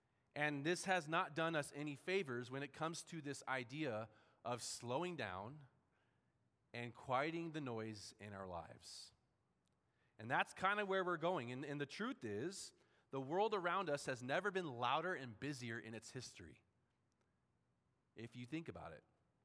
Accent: San Diego, California, United States; I think about growing up in San Diego.

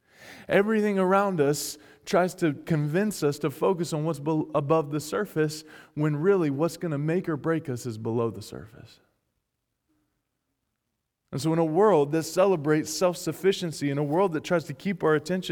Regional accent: the South, United States; accent: southern; I like my southern accent.

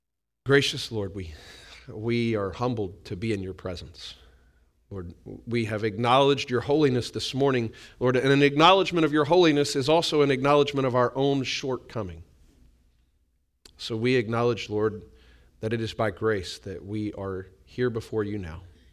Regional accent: Southern United States, United States; Not because I'm a Southerner saying pillow talk

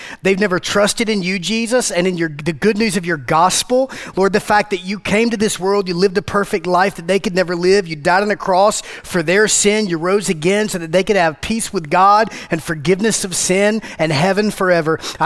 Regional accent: Macon, Georgia, United States; So we grew up in the same town, and where we grew up is both my wife and I, we're from Macon. We're from Macon, Georgia. Okay? A couple hours south of here from Macon, Georgia.

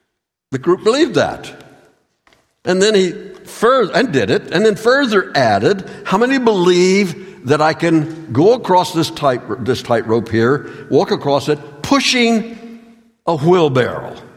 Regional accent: West Virginia, United States; One of the bucket lists that I had was when I grew up in West Virginia, one of the places that you went to for your honeymoon was Niagara Falls.

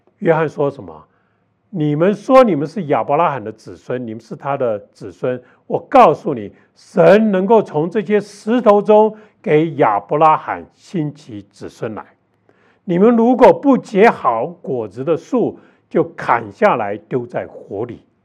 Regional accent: China; 因为永生有时候我们中国人把它跟我们长生不老好像并在一起

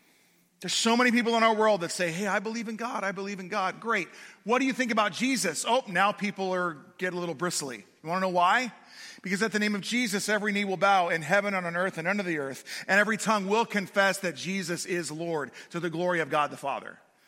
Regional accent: California, United States; I'm originally from California. I was raised bleeding red and gold, so it's not just a bandwagon thing.

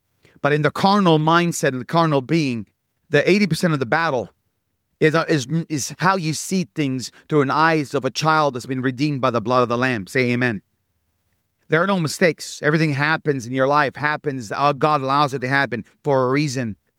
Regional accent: Bethlehem, West Bank, Palestine; also born or lived in Jerusalem; That's where I'm from. I was born in Jerusalem. I grew up in the birth city of Jesus Christ, the city of Bethlehem.

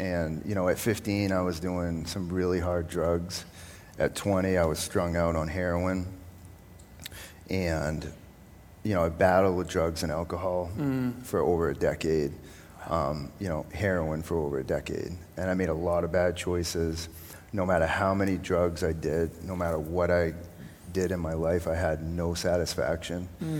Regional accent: Portland, Maine, United States; I'm 41. I grew up right here in Portland, Maine.

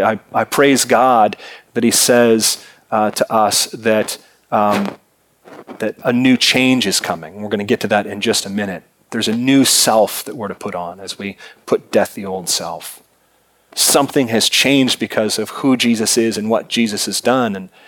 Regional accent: Seattle, Washington, United States; I grew up in the Puget Sound in the Seattle area.

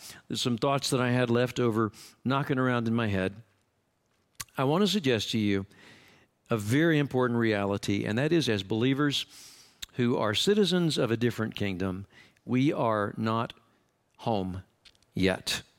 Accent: Amarillo, Texas, United States; I was born here in Amarillo. I have spent probably 55-something of my almost 65 years here in this town. It is, to me, home.

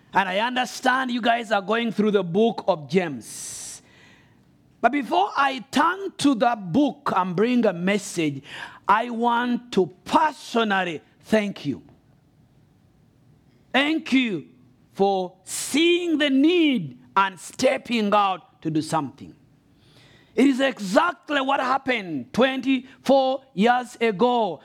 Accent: Rwanda; I'm here from Rwanda, and I came with my brother here.

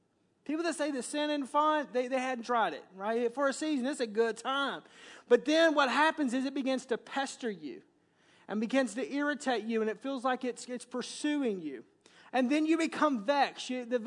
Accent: the South, United States; accent: southern; when I say it with my southern accent, it's naked.

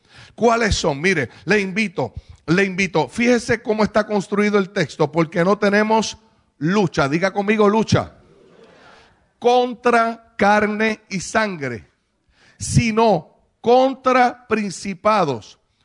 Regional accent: Puerto Rico; yo vine desde Puerto Rico a decirte que no te vas a rendir

